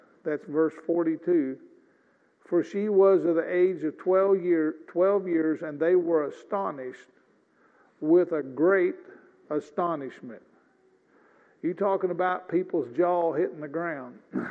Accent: Missouri, United States; moved away as an adult; also born or lived in Oklahoma; I grew up in the Boot Hill of Missouri. I left there when I was 19 years old, moved to Oklahoma.

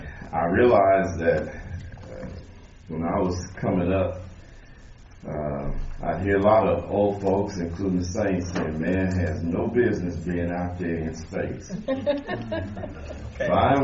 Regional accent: Kansas, United States; I'm being from Kansas. Sometimes I look at some trees they have out here in California and I say, that's not a tree, that's just a weed.

